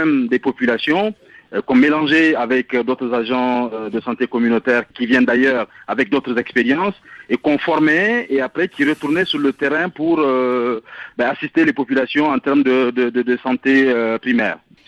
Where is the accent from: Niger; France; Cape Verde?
Niger; now in Mali; je viens du Niger, j'y ai travaillé pendant tout le temps, après j'ai travaillé 4 ans au Burkina et depuis 2 ans au Mali.